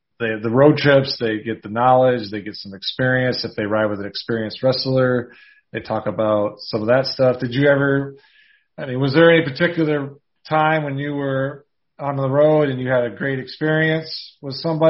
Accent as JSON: {"language": "English", "town": "Rice Lake", "region": "Wisconsin", "country": "United States", "tie": "born or raised there", "said": "I was born and raised in Rice Lake, Wisconsin, and we went on vacation every summer, but you know, we didn't go anywhere, I mean, too far."}